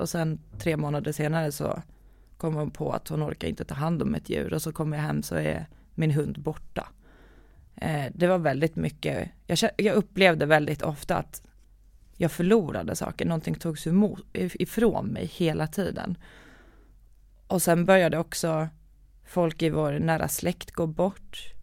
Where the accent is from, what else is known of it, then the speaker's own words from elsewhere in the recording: Estonia; jag och mamma flyttade 27 gånger bara i Estland. Så 28:e flytten blev då till Sverige.